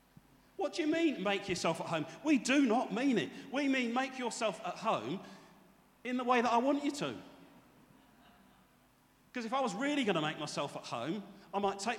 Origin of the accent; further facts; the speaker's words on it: United Kingdom; Yeah, but I'm British.